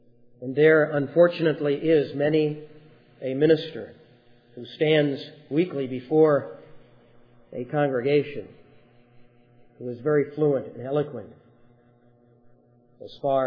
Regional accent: United States; born there; It happens that in God's providence, we have been born in the United States of America, where that sort of thing is not placed as a priority before us

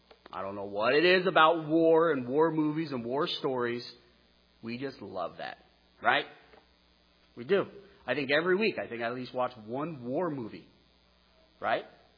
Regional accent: Texas, United States; also born or lived in Wyoming; As an American who's from Wyoming, who grew up in Texas, it is very difficult for me to go, I need godly advice.

